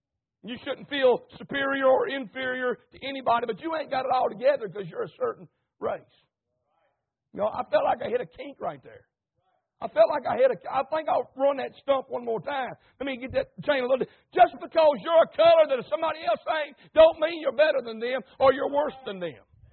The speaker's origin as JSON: {"language": "English", "region": "the South", "country": "United States", "tie": "born or raised there", "said": "But I thank God that I grew up in the South. Amen. Y'all all right where we eat grits?"}